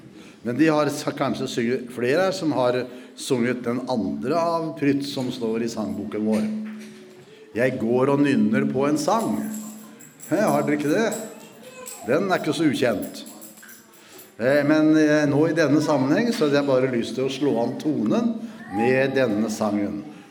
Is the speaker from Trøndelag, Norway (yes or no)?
no; Porsgrunn, Telemark, Norway; Og bedehuset var vel forholdsvis stort, synes jeg, hjemme I Porsgrunn, det revet nå.